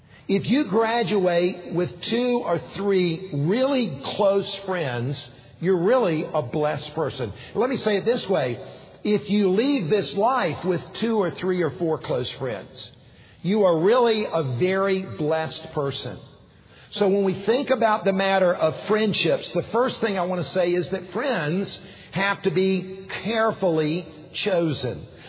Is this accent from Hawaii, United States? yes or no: no; South Carolina, United States; He came from California. I was from South Carolina. We came from two different worlds.